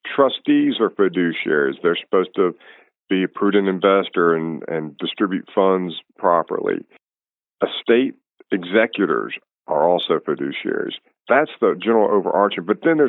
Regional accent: Winston-Salem, North Carolina, United States; I came out of law school. I'm from Winston-Salem. I wanted to live in Raleigh. I wanted to live in Wilmington.

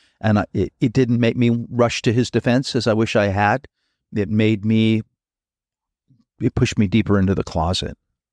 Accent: El Paso, Texas, United States; also born or lived in Brooklyn; Being gay when in high school was hard because I grew up in El Paso. I was born in Brooklyn, but raised in El Paso.

